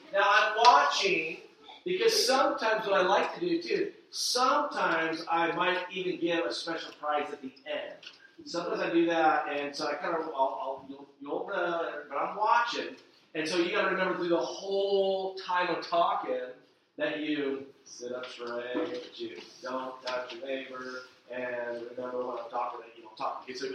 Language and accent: English; South Carolina, United States; I grew up in South Carolina, and then my dad was a Taekwondo instructor.